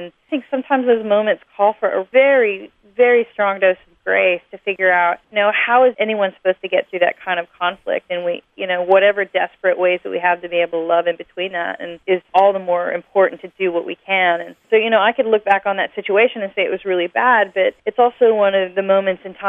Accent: Kansas, United States; I mean, I grew up in Kansas. All my friends around me were listening to pop music and top 40 radio, yet I grew up on country music.

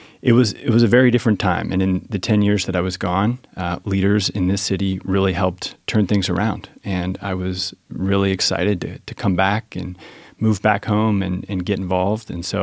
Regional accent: Cheviot, Ohio, United States; So I grew up in Cheviot over on the west side, went to St. X for high school

